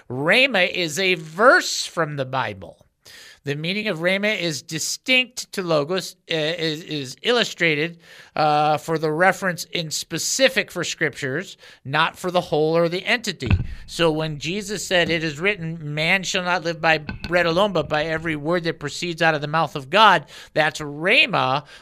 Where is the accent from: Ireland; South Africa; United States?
United States; Detroit, Michigan; I like logos. I'm from Detroit.